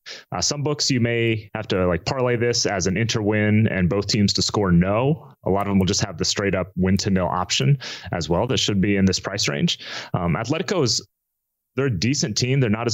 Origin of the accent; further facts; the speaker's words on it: United States; Look, I was born and raised in America.